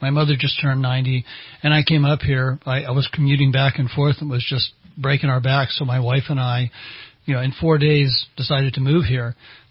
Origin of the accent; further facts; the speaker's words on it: Newport Beach, California, United States; We're from Newport Beach, and, boy, you don't get that down there.